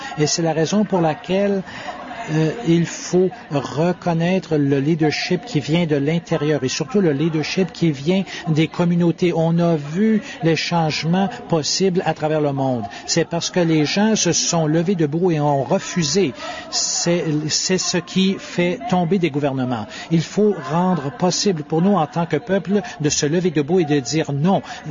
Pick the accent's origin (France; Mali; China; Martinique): China; je viens de la Chine.